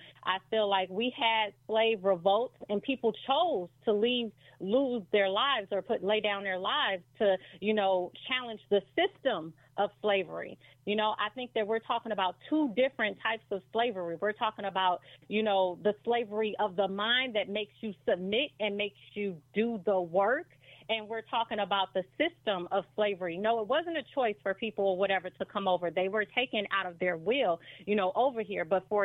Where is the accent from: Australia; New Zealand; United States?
United States; Chicago, Illinois; now in Milwaukee, United States; I am from Chicago. I currently live in Milwaukee